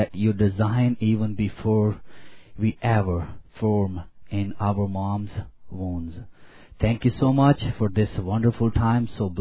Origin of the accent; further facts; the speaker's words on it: Pakistan; So I was born in Pakistan and lived in Pakistan.